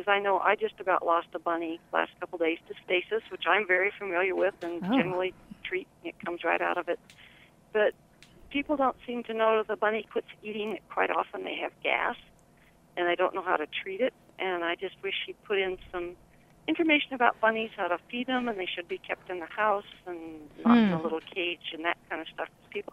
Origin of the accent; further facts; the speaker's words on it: Grand Junction, Colorado, United States; So I'm from Grand Junction.